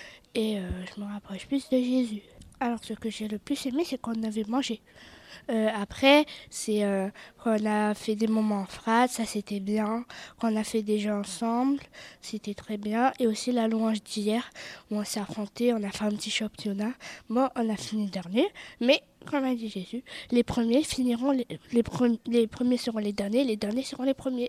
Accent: Tarbes, Occitanie, France; Alors moi je viens de Tarbes, j'ai 12 ans

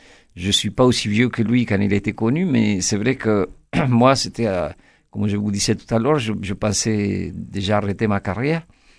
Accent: Argentina; moved away as an adult; now in France; je suis parti d'Argentine à 19 ans.

